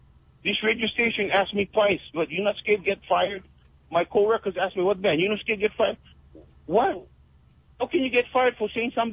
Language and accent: English; Hawaii, United States; I'm upset with it because I'm Hawaiian.